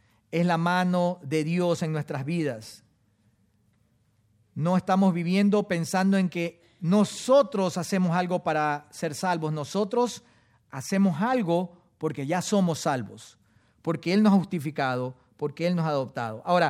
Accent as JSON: {"language": "Spanish", "town": "Guayaquil", "region": "Guayas", "country": "Ecuador", "said": "Y son apellidos conocidos en el Ecuador, sobre todo en Guayaquil, de donde yo soy."}